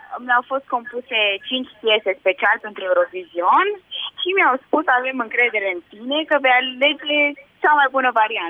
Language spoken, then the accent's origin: Romanian; Romania; noi ne reprezentăm țara, suntem români